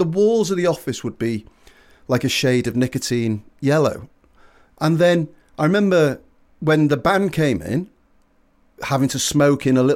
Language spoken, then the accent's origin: English; Hightown, North West England, United Kingdom; I started smoking when I was 14 by the news agents in Hightown in where I grew up in Merseyside